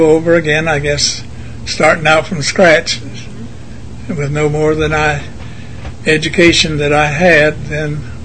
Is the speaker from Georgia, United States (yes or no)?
yes; Georgia, United States; I am from Bullitt County.